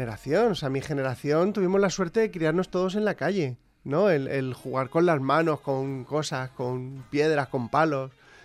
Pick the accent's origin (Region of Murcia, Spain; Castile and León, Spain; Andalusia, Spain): Region of Murcia, Spain; Cartagena; born there; yo realmente nací en Cartagena, todos mis ancestros son de allí, pero bueno, llevo toda la vida por el trabajo de mi padre, cambiando de ciudad, cambiando de sitio, cambiando de amigos